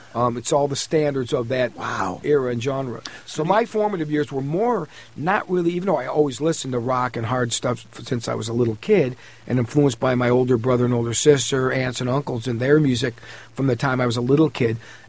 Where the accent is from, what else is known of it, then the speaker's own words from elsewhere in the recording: Cleveland, Ohio, United States; A lot of kids I grew up with back in Cleveland, they remember.